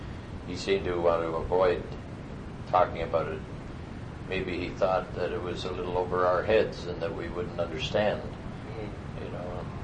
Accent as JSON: {"language": "English", "town": "Montreal", "region": "Quebec", "country": "Canada", "tie": "born or raised there", "said": "I was born in 1921 in Montreal, Quebec."}